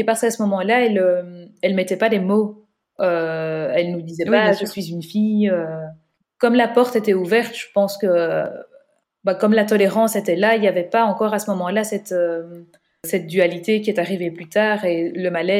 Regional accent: Belgium

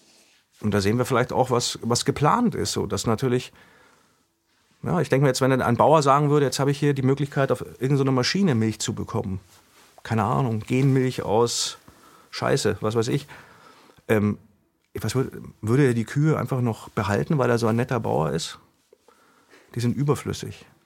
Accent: Bavaria, Germany; ich komme ja aus Bayern

